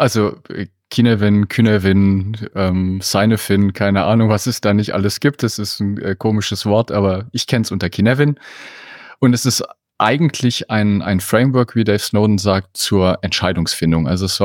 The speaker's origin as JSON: {"language": "German", "town": "Munich", "region": "Bavaria", "country": "Germany", "said": "Ich komme aus München."}